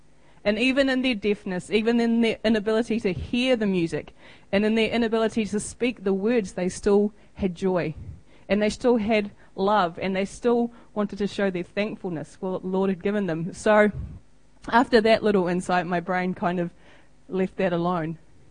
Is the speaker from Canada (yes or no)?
no; New Zealand; And as a New Zealander, you're like, yeah, actually it was a nice speech. You know, it's a bit like home.